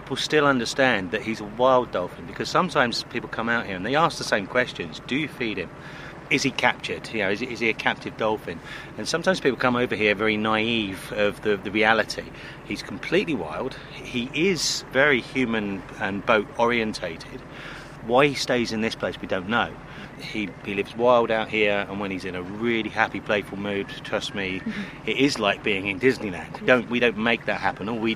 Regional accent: South West England, United Kingdom; I'm from Dorset, England, so I travel probably it's 15 hours door-to-door to get here

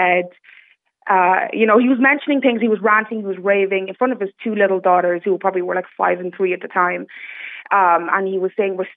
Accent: Netherlands; English is a second language; now in Drogheda, Ireland; because I am a Dutch person, I say, oh, I'm from the Netherlands.

